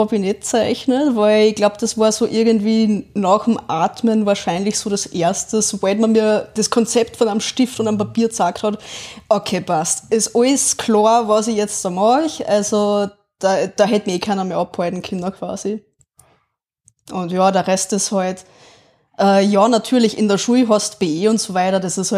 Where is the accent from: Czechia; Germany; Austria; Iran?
Austria; Upper Austria; Ich bin eine Oberösterreicherin und heute Künstlerin im Manga-Anime-Bereich.